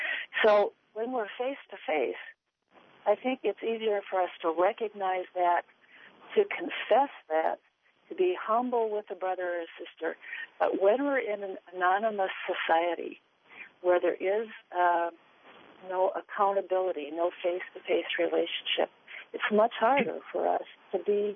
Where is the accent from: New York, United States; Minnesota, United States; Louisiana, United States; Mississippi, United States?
Minnesota, United States; Laconia; So the kind of community that I grew up in Laconia out in Carver County, and you know, the Protestants, the Moravian Church I grew up in, and the Catholic Church, and the Lutheran Church